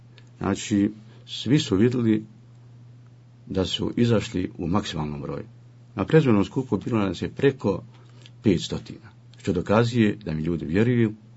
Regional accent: Breza, Federation of Bosnia and Herzegovina, Bosnia & Herzegovina; Rođen sam u Brezi 1964. godine, osnovnu školu sam završio u Dabravinama, gimnaziju u Brezi, fakultet, višu školu sam završio u Sarajevu na ekonomskom fakultetu, a diplomirao u Banja Luci poslije rata.

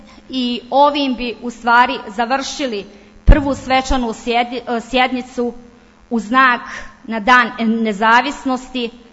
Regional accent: Bosnia & Herzegovina; smo mi, kao Bosanci i Hercegovci, očuvali svoj identitet

